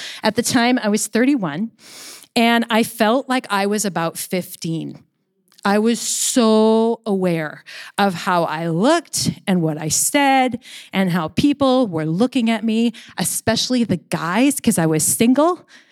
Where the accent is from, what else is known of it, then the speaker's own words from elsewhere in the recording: Washington, United States; moved away as an adult; now in Vancouver, Canada; I grew up in Washington State, and I actually moved up here to Vancouver in 2003 to go to Regent College. And I moved up here to the foreign country of Canada with one friend.